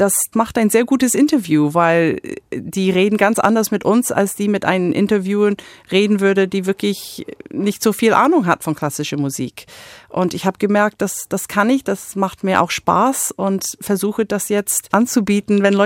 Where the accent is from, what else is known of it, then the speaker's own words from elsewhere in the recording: United States; now in Germany; Aber ich habe mich beworben, weil als Amerikanerin